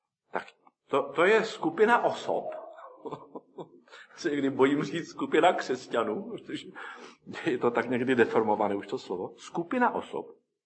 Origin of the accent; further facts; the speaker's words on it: Zlín, Zlín Region, Czechia; born there; Já se narodil ve Zlíně, už říct se vší úctou, já jsem Moravan, moje rodiče, původem z Brna rodáci.